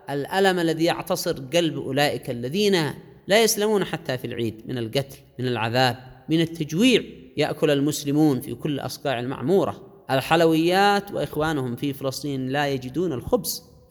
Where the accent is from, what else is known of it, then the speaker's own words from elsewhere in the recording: Yemen; لدينا كيمنيين كأبناء الإيمان والحكمة